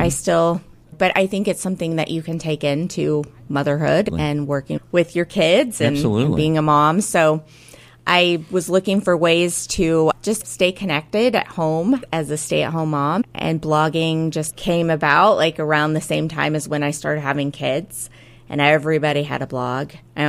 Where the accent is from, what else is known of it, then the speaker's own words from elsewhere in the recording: St. Louis, Missouri, United States; Experiences from what I know from my own childhood growing up in St. Louis.